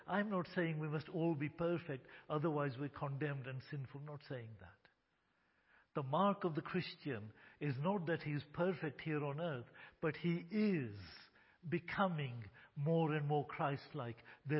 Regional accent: Kenya; born there; Yes, Alan is a Yorkshireman. And yes, I am an Indian born in Kenya.

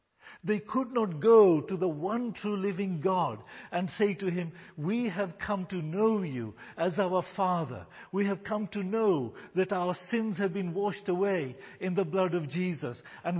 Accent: United Kingdom; born there; I was born in a Christian home. I was born in Britain, a Christian country.

